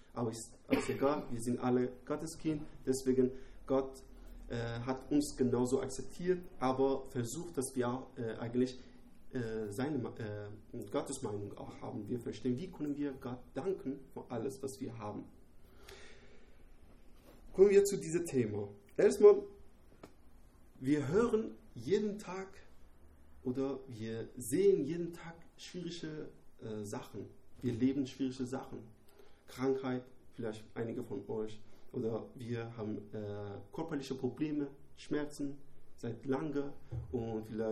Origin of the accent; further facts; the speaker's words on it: Iran; German is a second language; now in Germany; ich komme aus dem Iran. Jetzt bin ich seit fast 6 Jahren in Deutschland. Mein Deutsch ist nicht super gut